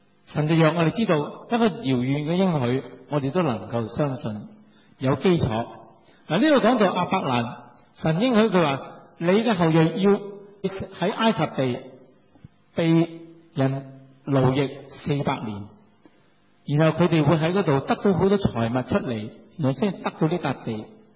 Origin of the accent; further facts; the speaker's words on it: China; 咁作为妻子嘅不生育，咁按照犹太人嘅传统，我哋中国人都有嘅